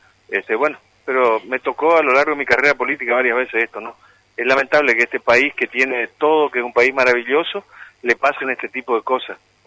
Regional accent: Argentina; La verdad, sufro una gran desilusión como argentino en ese sentido, ¿no?

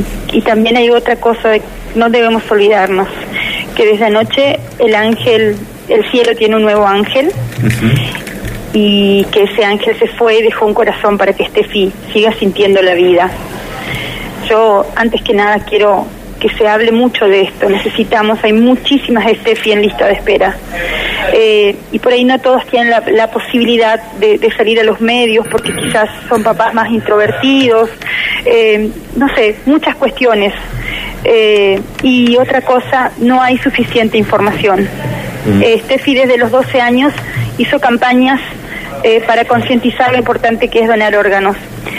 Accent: Montecarlo, Misiones, Argentina; gracias Monte Carlo. Nosotros somos hijos de Monte Carlo, pero también sentimos el acompañamiento de todo Misiones

